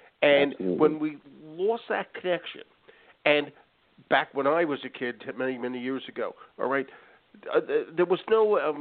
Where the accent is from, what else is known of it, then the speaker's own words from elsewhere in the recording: Philadelphia, Pennsylvania, United States; when I was a kid, I grew up in Philadelphia.